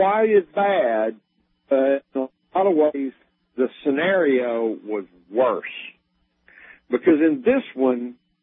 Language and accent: English; Alabama, United States; I'm from Alabama and I gotta hang my head in shame